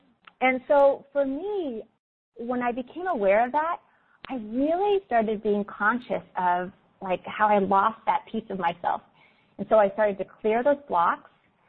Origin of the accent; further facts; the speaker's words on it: Florida, United States; also born or lived in Hawaii / California; I grew up in Florida, Hawaii, and California. So I love the ocean.